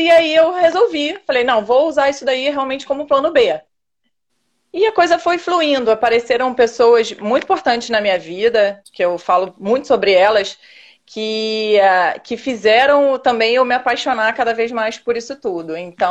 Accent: Niterói, Rio de Janeiro, Brazil; Sou aqui de Niterói, no Rio de Janeiro, bem pertinho da Isis.

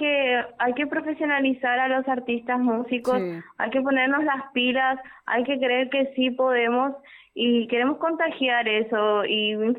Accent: Ciudad del Este, Alto Paraná, Paraguay; Nosotros somos de Ciudad del Este

